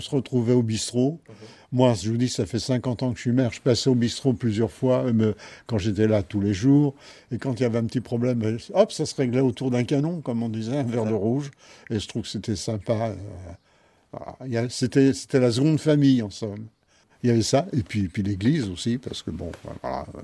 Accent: Paris, Île-de-France, France; Non, je ne suis pas né à Marolles, je suis un bon Parisien. J'ai toujours habité Paris

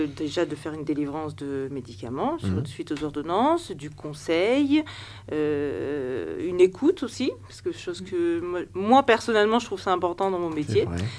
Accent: south of France, France; je suis originaire du Sud

